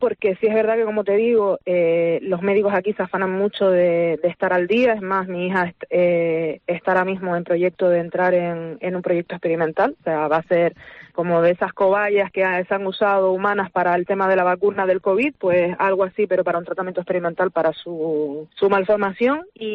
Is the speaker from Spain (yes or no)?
yes; Canary Islands, Spain; mi hija somos canarias, vivimos en Canarias